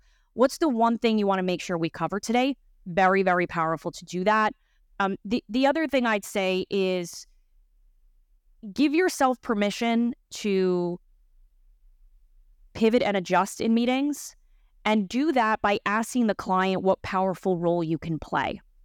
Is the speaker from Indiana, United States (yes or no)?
no; New York City, New York, United States; Come on, New York City, born and raised. Best city on earth.